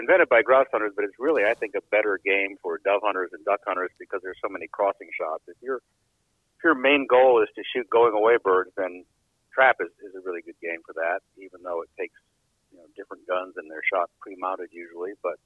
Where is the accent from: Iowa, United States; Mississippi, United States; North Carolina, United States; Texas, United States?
Iowa, United States; part of it is I grew up in Iowa back when we had lots and lots of pheasants.